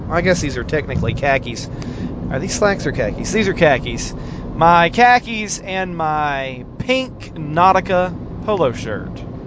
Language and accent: English; Tennessee, United States; But that's my favorite game of the year because I'm from Tennessee.